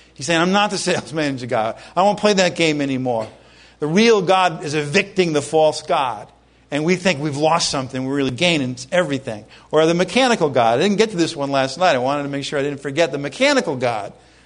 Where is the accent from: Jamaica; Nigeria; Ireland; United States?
Ireland; I'm Irish. I'm guilt-ridden. I was brought up in Roman Catholicism.